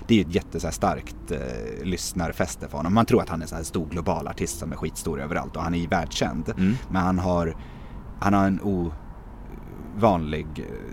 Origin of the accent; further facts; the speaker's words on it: Stockholm, Stockholm County, Sweden; Och då är då bajsnödig som vi som då stockholmare är